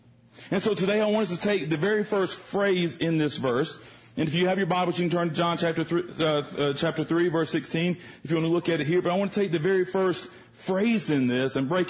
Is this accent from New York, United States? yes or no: no; Georgia, United States; I live in the state of Texas. I am not a Texan. I am not arrogant, and I don't believe Texas is the savior of the world, okay? Just going to let you know that really fast, all right? Actually grew up in the state of Georgia